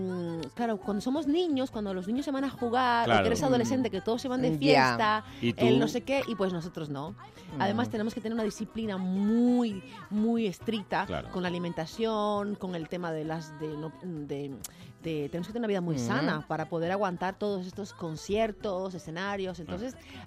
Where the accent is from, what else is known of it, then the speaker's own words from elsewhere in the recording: Havana, Cuba; este barrio de Guanabacoa, de donde vengo yo, de La Habana, es un barrio de rumberos, de la música afrocubana